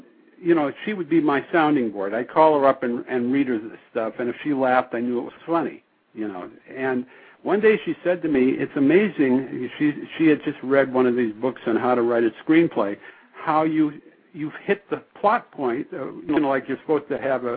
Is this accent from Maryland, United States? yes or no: no; Seattle, Washington, United States; I'm from Seattle originally